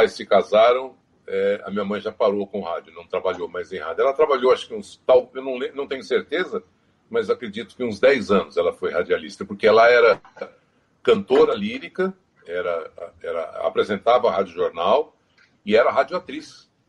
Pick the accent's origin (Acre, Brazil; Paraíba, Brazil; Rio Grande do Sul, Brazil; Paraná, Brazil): Paraná, Brazil; Londrina; also born or lived in Marília; Bom, eu nasci em Marília, estado de São Paulo. Nasci em Marília e depois meus pais mudaram para Londrina e lá que tudo começou.